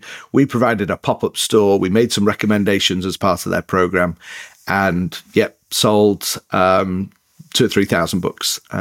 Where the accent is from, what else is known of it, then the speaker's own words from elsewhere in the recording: England, United Kingdom; accent: northern English; now in United States; moved back to another place in the north of England. So my accent is a bit, well, it's northern, but it's a bit mixed up. But then we moved to the States just over 4 years ago, and I'm trying to keep my English accent.